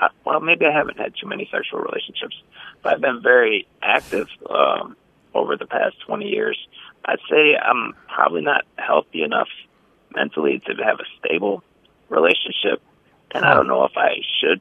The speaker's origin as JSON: {"language": "English", "town": "Chicago", "region": "Illinois", "country": "United States", "said": "I'm Irish Catholic from Chicago, so that's pretty much what we do."}